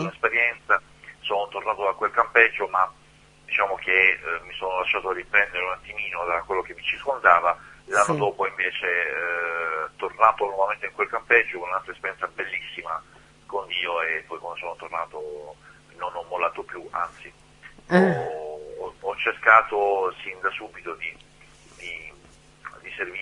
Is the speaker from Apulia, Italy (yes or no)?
yes; Bari, Apulia, Italy; now in Foggia, Italy; Io sono un uomo di 52 anni, vivo a Foggia, sono di Bari, lavoro a Bari